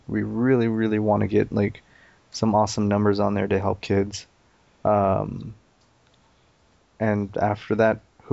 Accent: United States; I fall into that category of like, I'm Mexican American and I cheer for like another country.

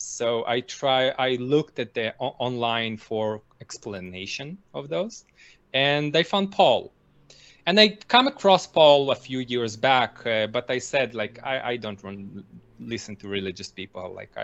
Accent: Israel; also born or lived in Russia; I was I'm from Israel, originally, not originally, but I was born in Russia and we immigrated to Israel

